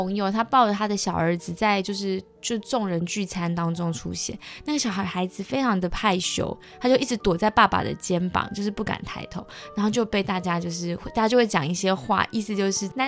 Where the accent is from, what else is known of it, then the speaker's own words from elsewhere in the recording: China; 但是我们中国人就讲求处变不惊